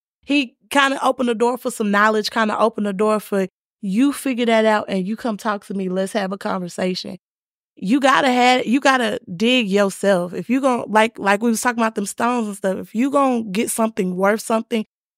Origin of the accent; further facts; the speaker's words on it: Texas, United States; I'm a Texan.